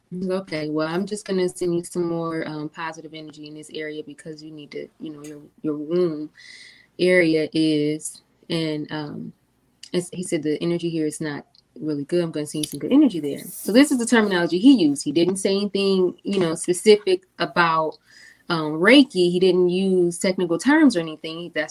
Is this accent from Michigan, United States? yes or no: yes; Detroit, Michigan, United States; And as a high school student growing up in Detroit, there was a time when a lot of children were being murdered.